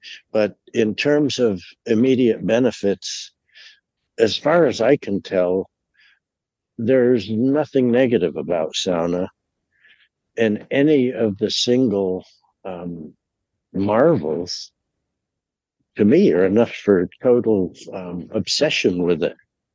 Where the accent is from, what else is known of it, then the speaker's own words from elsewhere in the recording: United States; I'm very American and I just like euphoria.